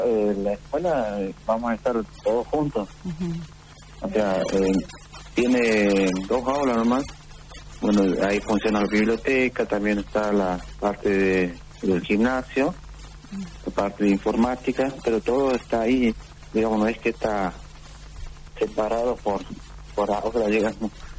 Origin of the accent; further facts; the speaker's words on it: Bandera Baja, Santiago del Estero, Argentina; now in Río Grande, Argentina; Departamento Figueroa, bueno, localidad Bandera Baja.